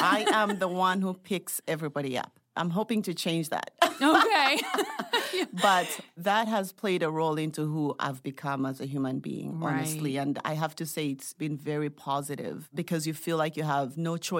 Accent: Zambia; born there; Well, I was born in Zambia, Africa, which is the southern part of Africa.

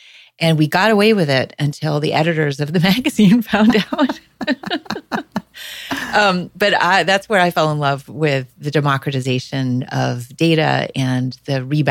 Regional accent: East Coast, United States; also born or lived in Philadelphia / Pittsburgh / Princeton; I grew up on the East Coast. We moved around a lot. I was lucky enough to live in Philadelphia and Pittsburgh, and then my family ended up in Princeton, New Jersey.

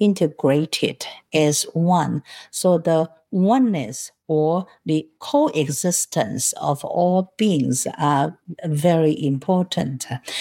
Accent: Taiwan; first language Taiwanese; English is a second language; also born or lived in Hong Kong; now in Austin, United States; My mother tongue is actually Taiwanese. And then in Taiwan, the official language is Mandarin.

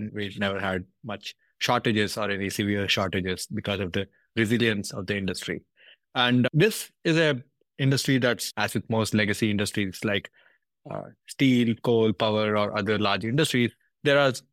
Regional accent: India; So I grew up in India and originally in a small town

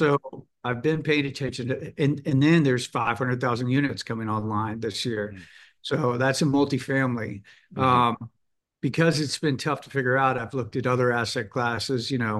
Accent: Tampa, Florida, United States; I grew up in Tampa, Florida, and I wanted to get out of there.

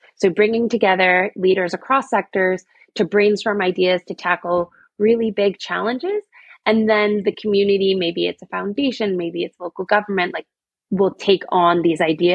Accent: Thornbury, Ontario, Canada; And so I was raised in Thornbury, Ontario. And so I am a small town girl.

